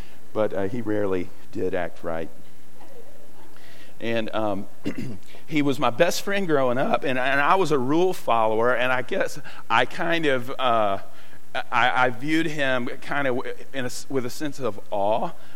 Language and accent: English; Chattanooga, Tennessee, United States; I grew up in Chattanooga, Tennessee, kind of on the east side of town on a street called Acuff Street.